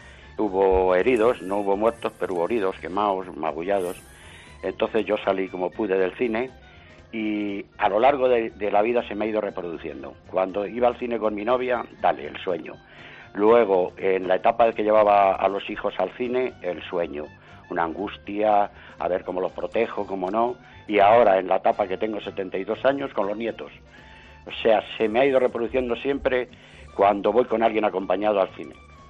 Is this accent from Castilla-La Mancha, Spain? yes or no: yes; Castilla-La Mancha, Spain; soy un manchego a 10 kilómetros de la Roda.